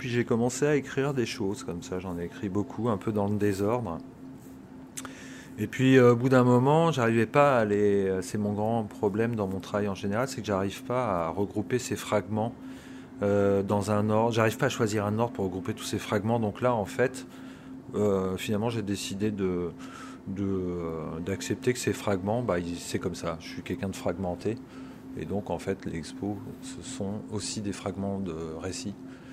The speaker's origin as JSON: {"language": "French", "region": "Berlin", "country": "Germany", "said": "En l'occurrence, moi je venais de Berlin."}